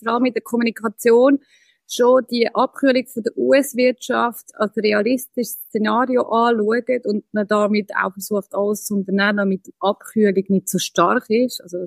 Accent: Switzerland; wir als Schweizer

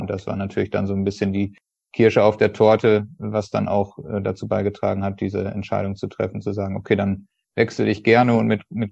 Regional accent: North Rhine-Westphalia, Germany; bin so dann glücklicherweise im Sommer 2020 wieder hier in meiner Heimatregion beruflich wie privat im OWL gelandet

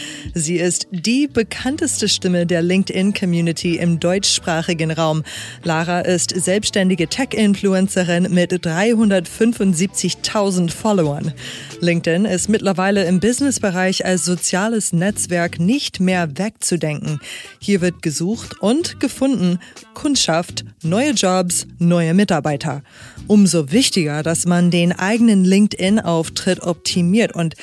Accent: United States; German is a second language; now in Germany; In Europa kennen sie viele, in den USA, wo ich herkomme, dagegen nie gehört.

